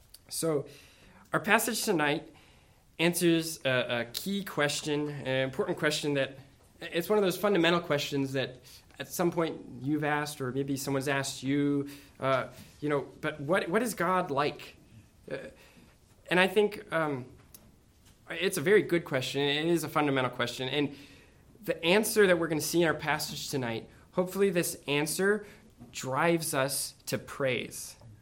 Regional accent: Canton, United States; born or raised there; also born or lived in Romania

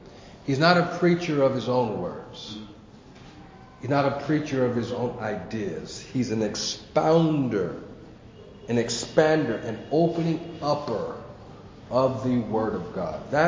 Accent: California, United States; I have absolutely nothing to add because I'm from California.

